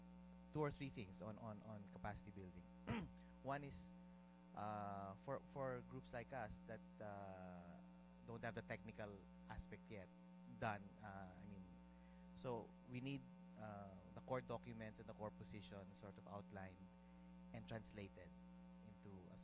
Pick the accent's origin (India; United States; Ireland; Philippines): Philippines; from the Philippines, member of APC as well.